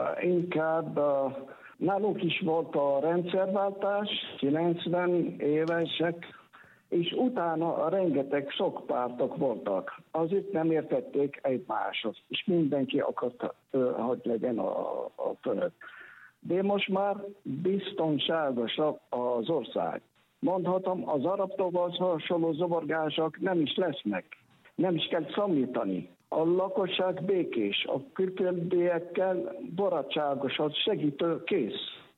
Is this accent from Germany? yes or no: no; Tlemcen, Tlemcen Province, Algeria; Hungarian is a second language; also born or lived in Szeged, Hungary; Algériá Tlemcen nevű városában születtem 1956. március 21. Ma is itt élek algériai feleségemmel és 3 gyerekemmel.